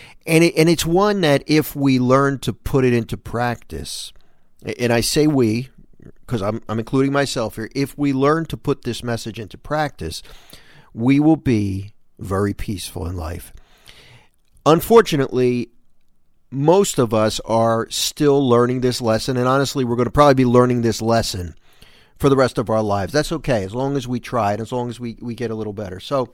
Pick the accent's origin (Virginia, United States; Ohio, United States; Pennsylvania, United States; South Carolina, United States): Pennsylvania, United States; Philadelphia; growing up in Philadelphia and living in the Philadelphia area right now, I live in New Jersey, but right over the bridge from Philly, I'm a Philly sports fan.